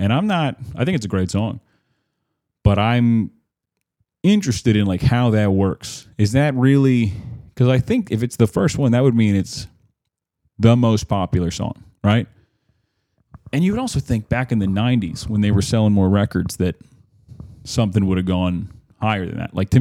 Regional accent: Florida, United States; I grew up in Florida, a little bit north of that. But it was nice to be home.

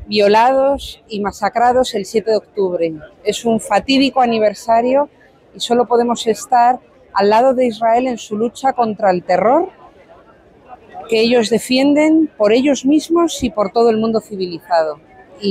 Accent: Madrid, Community of Madrid, Spain; como cristiana y como madrileña, como española

